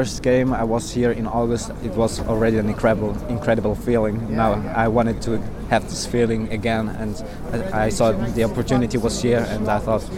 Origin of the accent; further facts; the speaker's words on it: Italy; English is a second language; I'm from Italy.